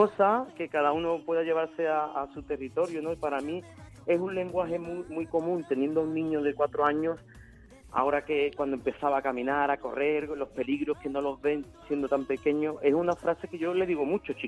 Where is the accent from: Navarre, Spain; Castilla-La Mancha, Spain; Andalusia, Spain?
Andalusia, Spain; now in Madrid, Spain; una paisana en la que creo muchísimo, en su voz y en su talento, y que le ha dado a … un toque pues más de mi esencia, de mi tierra, ¿no? Y a pesar de que llevemos en Madrid más de 20 años viviendo, me gusta seguir dejando esa raíz del pop de un andaluz.